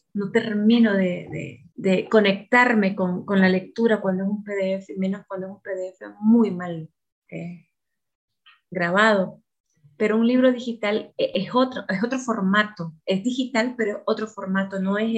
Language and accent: Spanish; Nicaragua; now in ?; cuando me mudé de Nicaragua, al lugar donde estoy ahora, yo viajé, muchacha, no es exageración, con una maleta grande de libros